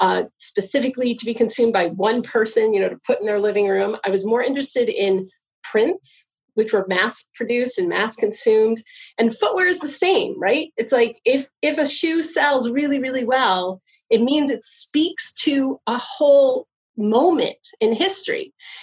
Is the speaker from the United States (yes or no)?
yes; United States; I didn't know what to expect. I am from the States.